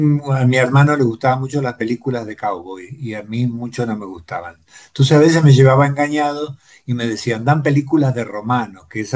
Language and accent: Spanish; Chacabuco, Buenos Aires Province, Argentina; Yo vivía en Chacabuco, en la avenida Alsina, que es la avenida principal, que está a media cuadra de la plaza, y frente a mi casa estaba el teatro, que hoy es el Teatro Italiano de Chacabuco